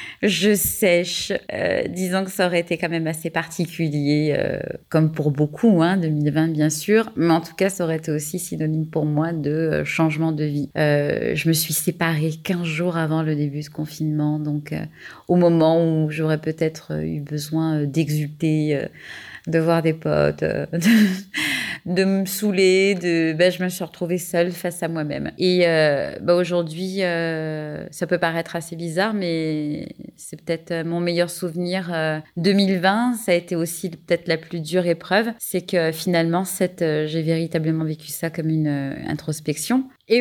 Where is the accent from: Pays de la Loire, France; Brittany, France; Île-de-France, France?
Île-de-France, France; Villepinte; moved away as an adult; now in Toulon, France; j'ai 39 ans et je vis sur Toulon. Je suis originaire de Paris, de Villepinte exactement, et à l'âge de 20 ans, je suis venue passer un week-end à Toulon